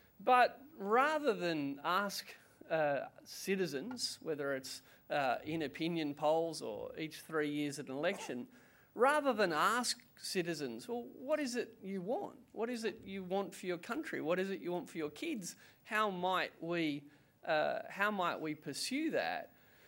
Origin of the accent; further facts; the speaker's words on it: Canberra, Australian Capital Territory, Australia; I'm also from Canberra, so sorry again.